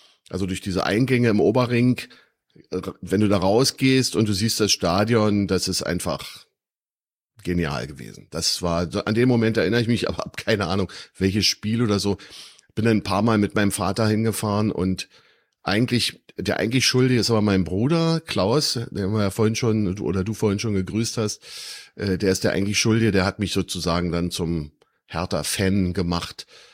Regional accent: Berlin, Germany; born there; now in Schönwalde, Germany

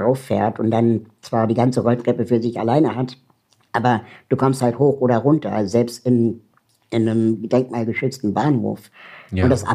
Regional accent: Berlin, Germany; ich komme aus Berlin

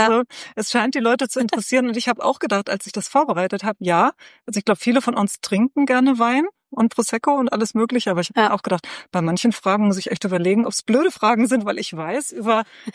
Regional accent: North Germany, Germany; Ja, ich bin ja im Norden aufgewachsen.

